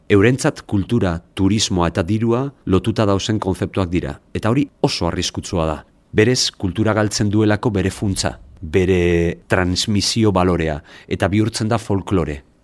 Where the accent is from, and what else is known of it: Basque Country, Spain